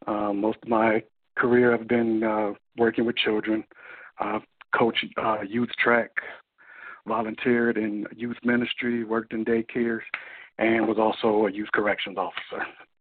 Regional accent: Battle Creek, Michigan, United States; born there; I was born in Battle Creek, Michigan, Serial City. The birthplace of Kellogg's and Post.

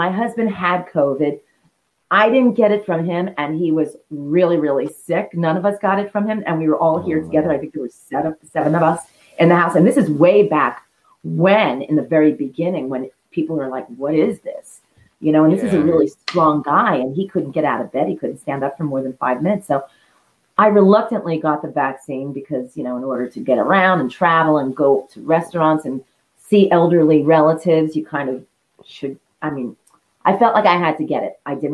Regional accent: New York City, New York, United States; You know, I grew up in the Bronx. There's streetlights everywhere.

